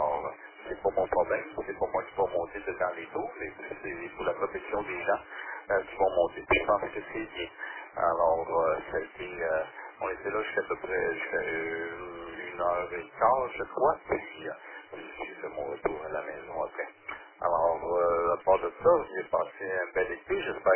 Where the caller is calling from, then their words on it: Saint-Lazare, Quebec, Canada; Et ici, on vient de Saint-Lazare.